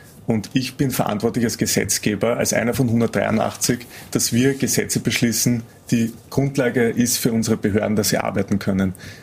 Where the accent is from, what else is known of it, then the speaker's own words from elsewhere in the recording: Vienna, Austria; Ich komme aus Favoriten, ich kriege mit, was dort abgeht.